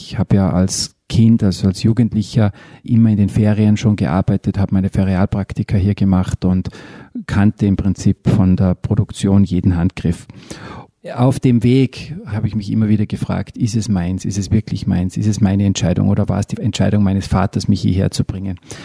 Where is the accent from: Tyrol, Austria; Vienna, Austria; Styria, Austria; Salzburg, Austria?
Salzburg, Austria; Mittersill; dann ist Mittersil, Pinzgau, Österreich ist einfach meine Heimat.